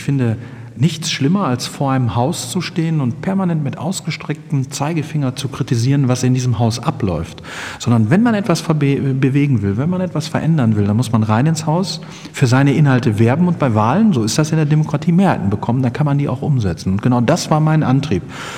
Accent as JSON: {"language": "German", "town": "Neuenkirchen", "region": "North Rhine-Westphalia", "country": "Germany", "said": "Ich komme aus Neunkirchen, das ist ja ein kleines Dorf bei Rheine. Und bin verheiratet, ich lebe da mit meiner Familie"}